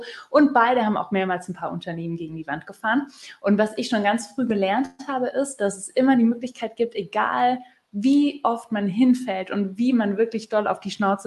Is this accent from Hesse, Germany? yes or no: no; Baden-Württemberg, Germany; Ich bin mit meiner Mama aufgewachsen in der Kneipe, die hieß Oli Mühle auf der Schwäbischen Alb.